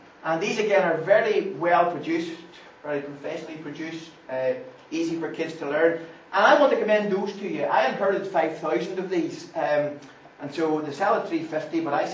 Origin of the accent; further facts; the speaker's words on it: Northern Ireland, United Kingdom; I'm from Northern Ireland. I don't know if my English is all that good. We speak a little bit different over here.